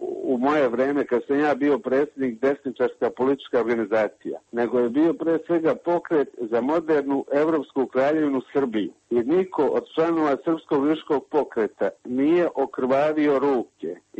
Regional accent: Montenegro; now in Serbia; ja sam Crnogorac, jer sam rođen kao Crnogorac.

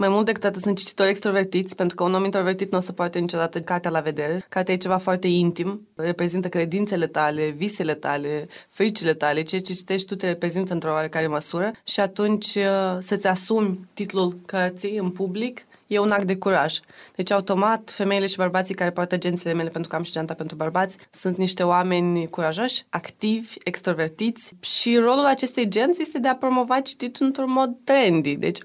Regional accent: Chișinău, Moldova; now in Bucharest, Romania; aici sunt exotică pentru că sunt de la București, acolo sunt exotică pentru că sunt de la Chișinău. E o postură foarte interesantă asta a unei basarabence de la București

